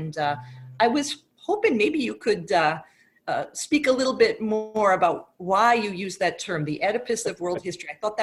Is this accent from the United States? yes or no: yes; Providence, Rhode Island, United States; I'm from Providence, Rhode Island, and I had a very similar upbringing.